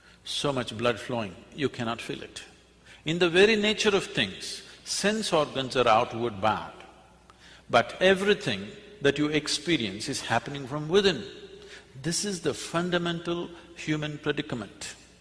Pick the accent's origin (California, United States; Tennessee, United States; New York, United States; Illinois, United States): Tennessee, United States; You know, we are from Tennessee. In Tennessee, every family with some kind of tradition has their own leather-bound, large-sized Bible of their own.